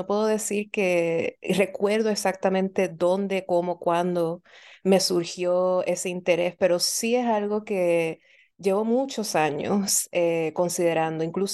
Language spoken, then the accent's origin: Spanish; Puerto Rico; yo nací y crecí en Puerto Rico. Entonces, esta idea de vivir en una isla